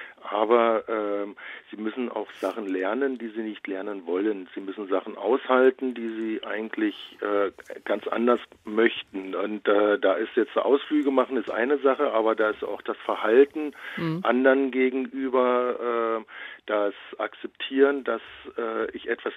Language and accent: German; Berlin, Germany; Also ich komme nun aus Berlin, aus dem Prenzlberg, also auch einer Hochburg der Selbstbestimmung.